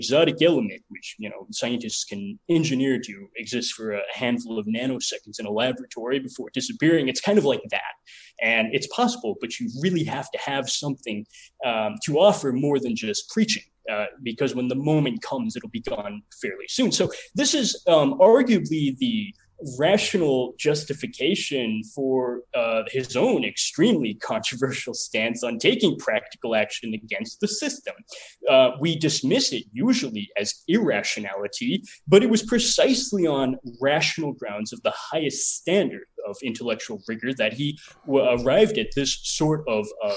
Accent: Florence, Colorado, United States; I actually grew up in the same town in Colorado where Ted Kaczynski has been in prison. I'm from Florence, where Supermax is located.

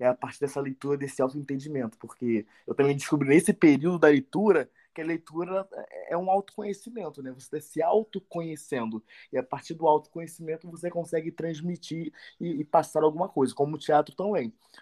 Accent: Rio de Janeiro, Brazil; eu tenho 23 anos, sou morador de Realengo atualmente, nasci na Cidade de Deus, vim pra cá com 8 anos e desde então tô com 23 e moro aqui.

